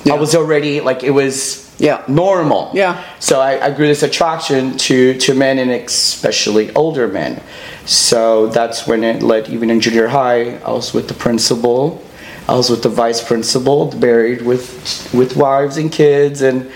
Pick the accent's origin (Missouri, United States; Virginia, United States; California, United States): California, United States; Downey; LA, raised in Downey.